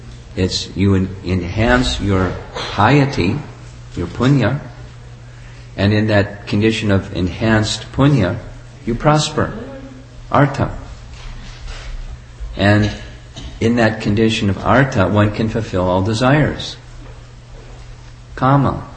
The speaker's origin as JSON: {"language": "English", "country": "United States", "said": "Groupism, you know, you're Chinese, I'm American, and the person who was hosting us was from India."}